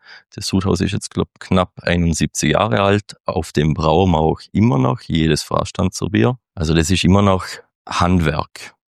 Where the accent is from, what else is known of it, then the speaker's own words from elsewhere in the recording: Vorarlberg, Austria; ich bin da ziemlich in der Nähe aufgewachsen